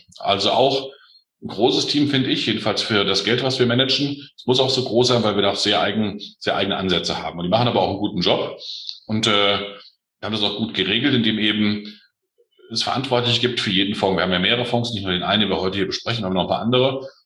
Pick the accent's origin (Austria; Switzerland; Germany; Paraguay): Germany; Hesse; ich bin eigentlich Hesse, ich bin Nordost-Hesse, kann man sagen. Ich bin jetzt Anfang 50